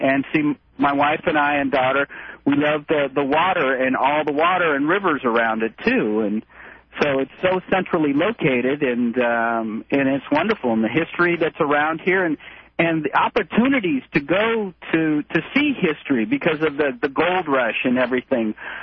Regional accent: California, United States; now in Sacramento, United States; I was raised in the Bay Area.

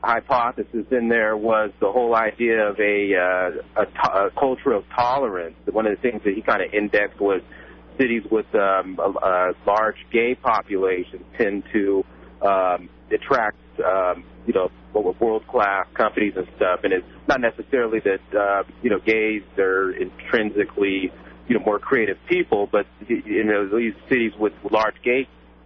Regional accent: California, United States; I'm originally from the Bay Area

